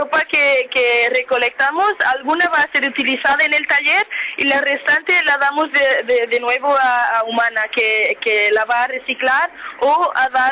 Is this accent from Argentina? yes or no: no; Portugal; Spanish is a second language; Soy portuguesa